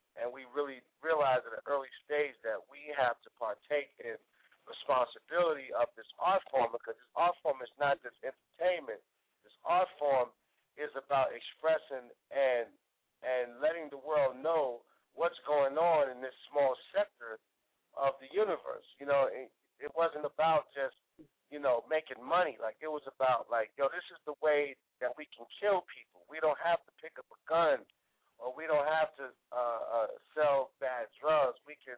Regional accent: Queens, New York, United States; So it was a different way. I grew up in Queens.

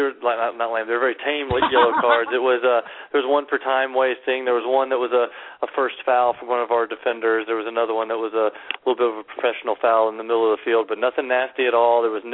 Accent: Conyers, Georgia, United States; I grew up in Conyers. I played my first soccer games out here at Rice as well.

